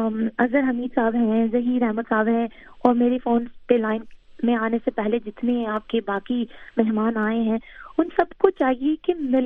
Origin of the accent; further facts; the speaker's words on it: Pakistan; سب سے پہلے یہ آتا ہے کہ ہم لوگ اوورسی پاکستانی ہیں.